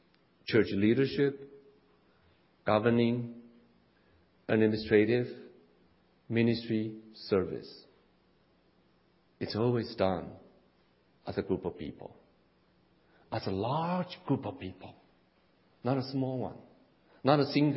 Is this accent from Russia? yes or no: no; Taiwan; English is a second language; moved away as an adult; now in New Jersey, United States; I was born and raised in Taiwan, and I have come to this country since 1979. So I lived in this country more years than, you know, I live in Taiwan.